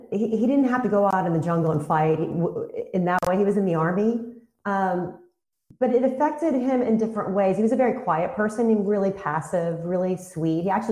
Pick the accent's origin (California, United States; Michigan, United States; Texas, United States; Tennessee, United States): Texas, United States; Houston; Born and raised in Houston, yes.